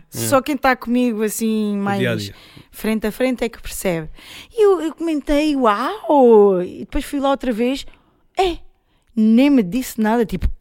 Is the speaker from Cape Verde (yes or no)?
no; Ferreira do Alentejo, Alentejo, Portugal; also born or lived in Brazil; nasci no Brasil, cresci em Ferreira do Alentejo